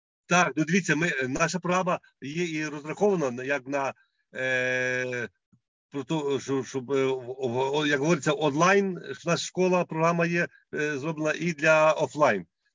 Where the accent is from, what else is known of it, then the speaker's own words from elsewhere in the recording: Lviv Oblast, Ukraine; now in Spain; Я є родом з Львівщини.